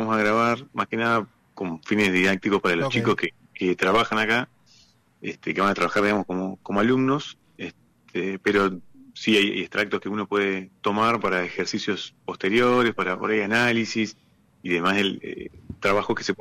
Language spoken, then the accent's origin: Spanish; Argentina; esos derechos que tenemos como ciudadanos argentinos